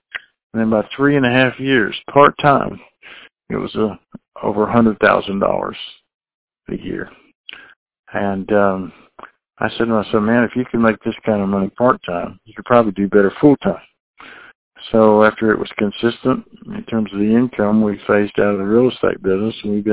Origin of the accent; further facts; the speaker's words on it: Atlanta, Georgia, United States; I'm from Atlanta, Georgia, and I wasn't looking for Relief, but I was looking for a way to build retirement income.